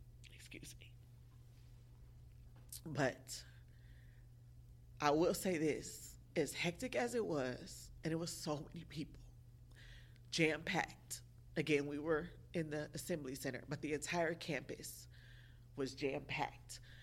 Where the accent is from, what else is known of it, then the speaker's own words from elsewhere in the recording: Omaha, Nebraska, United States; I'm from Omaha, Nebraska. I don't have any family in New Orleans